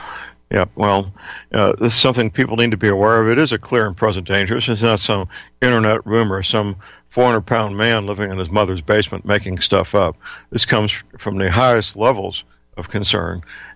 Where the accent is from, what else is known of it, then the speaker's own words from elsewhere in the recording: Missouri, United States; In fact, my home state, Missouri, has lots of horses.